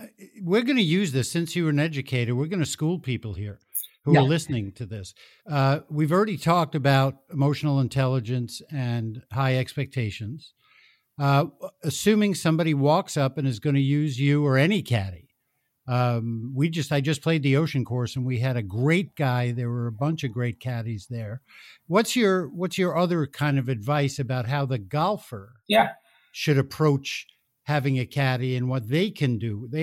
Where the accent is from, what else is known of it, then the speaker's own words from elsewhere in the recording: New York, United States; Because I'm from New York.